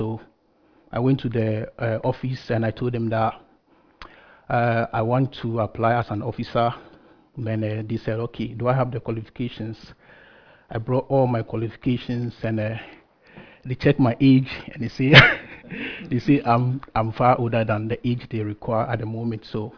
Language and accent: English; Ghana; moved away as an adult; now in United Kingdom; As most of you might have known, I'm from Ghana. I came to the UK some few years ago, and I came here purposely to study.